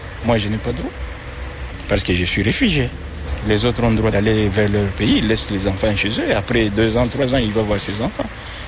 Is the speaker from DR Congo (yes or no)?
yes; DR Congo; now in France; je suis originaire du Congo Kinshasa, donc la République démocratique du Congo.